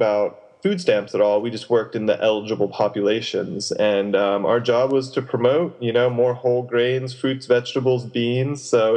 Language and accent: English; Bethlehem, Pennsylvania, United States; I did. I grew up in just outside Bethlehem, Pennsylvania.